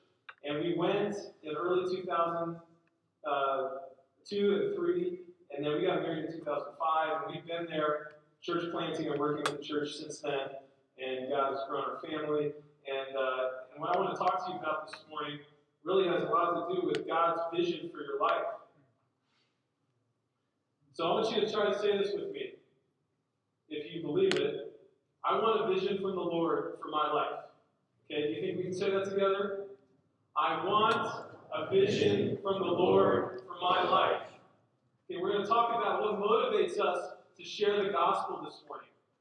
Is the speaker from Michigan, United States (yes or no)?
no; Maryland, United States; now in Los Angeles, United States; We live in LA. Like I said, so we're not from LA. Just a quick high-level story about us. I'm from Maryland. My wife is from Virginia.